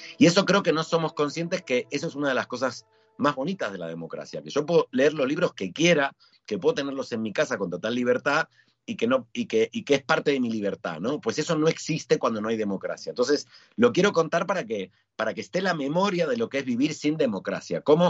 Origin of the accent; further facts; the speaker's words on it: Argentina; moved away as an adult; now in Spain; yo vivo en España hace 28 años, he cumplido 28 años en España, y me fui de Argentina con 24 años, es decir, he vivido más en España que en Argentina. Pero a mí me gusta mantener mi acento